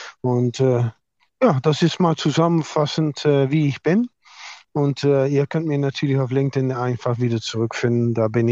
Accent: Netherlands; German is a second language; now in Germany; Ich bin eine Niederländerin, was man vielleicht auch hört, natürlich. Arbeite schon lange Zeit in Deutschland.

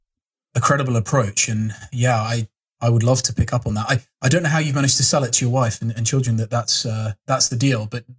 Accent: Durban, KwaZulu-Natal, South Africa; born there; I was born in Durban. Durban. Yeah.

